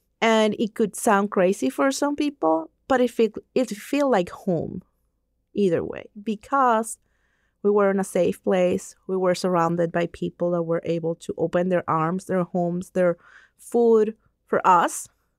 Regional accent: Venezuela; English is a second language; now in United States; But then I live in different states of Venezuela until I moved here.

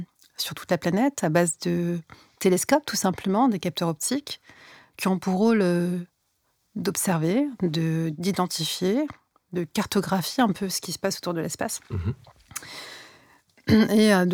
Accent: La Courneuve, Île-de-France, France; En fait, j'ai grandi précisément à la Courneuve, dans le 93. Et j'ai grandi dans une cité en 93.

